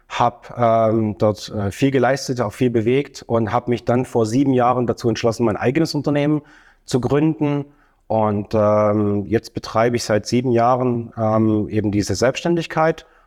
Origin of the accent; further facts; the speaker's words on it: Stuttgart, Baden-Württemberg, Germany; ich bin Unternehmer, komme aus der wunderschönen Stadt Stuttgart.